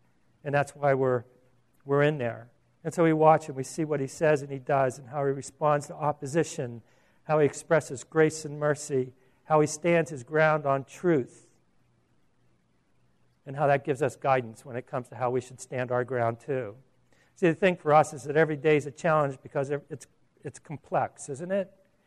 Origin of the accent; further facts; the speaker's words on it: Pittsburgh, Pennsylvania, United States; Now, I'm from Pittsburgh, and it's a totally different culture out there.